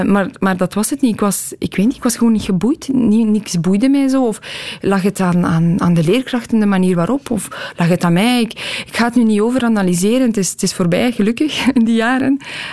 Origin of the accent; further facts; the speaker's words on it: Poland; first language Polish; Dutch is a second language; now in Belgium; Maar dat is natuurlijk mijn verleden, mijn moedertaal. En Nederlands mijn tweede moedertaal.